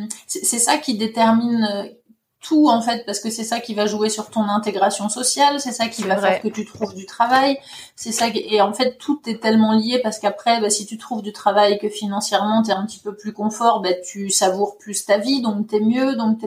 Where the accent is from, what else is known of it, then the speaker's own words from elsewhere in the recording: Grand Est, France; now in Norway; moi, je viens des Ardennes, donc du nord-est.